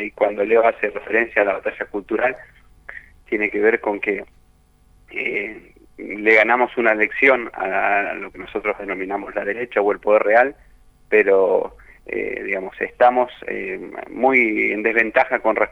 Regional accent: Argentina; va a disertar sobre lo que nos está pasando como argentinos

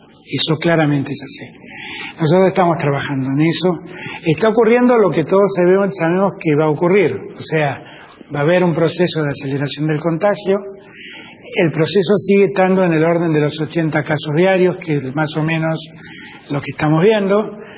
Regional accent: Argentina; Acá todos somos argentinos, argentinas o argentines

